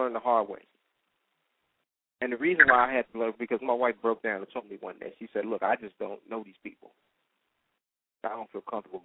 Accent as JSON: {"language": "English", "region": "New York", "country": "United States", "tie": "born or raised there", "said": "I grew up in the Spanish Harlem. I should know how to speak Spanish."}